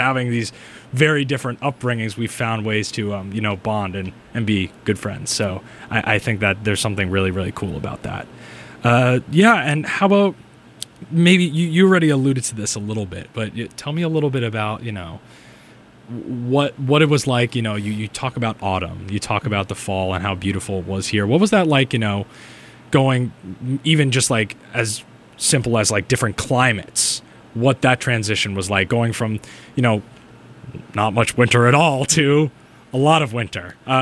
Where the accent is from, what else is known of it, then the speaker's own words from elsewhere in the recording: Massachusetts, United States; But particularly for me, you know, I'm from Massachusetts. I went to a big school and I stayed local.